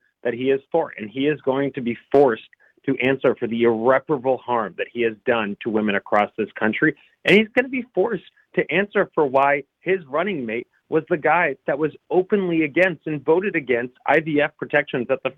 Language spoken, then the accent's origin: English; Florida, United States; the horror stories from places like my home state of Florida